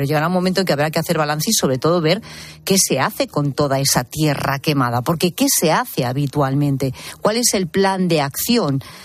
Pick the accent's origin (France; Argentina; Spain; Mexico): Spain; Castile and León; la que yo conozco mejor porque es mi tierra, es la Sierra de la Culebra.